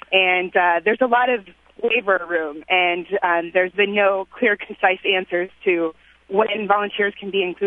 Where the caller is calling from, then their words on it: Minneapolis, Minnesota, United States; I am calling from Minneapolis, Minnesota, and I work for a volunteer center.